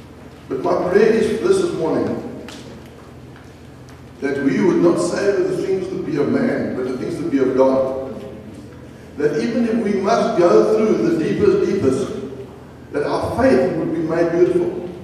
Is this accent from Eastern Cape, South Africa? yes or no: no; Pretoria, Gauteng, South Africa; I grew up in the Pretoria Bay District, and a couple came there from Rhodesia